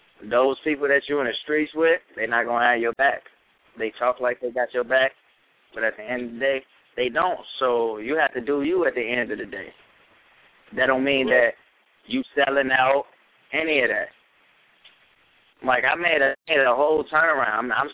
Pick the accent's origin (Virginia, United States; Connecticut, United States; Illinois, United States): Illinois, United States; Maywood; born there; I'm originally from Maywood, Illinois. That's where I was born at.